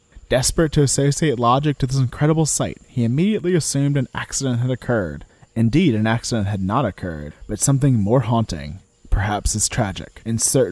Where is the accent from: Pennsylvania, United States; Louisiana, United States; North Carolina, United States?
Louisiana, United States; this is one that happens near my hometown in Louisiana.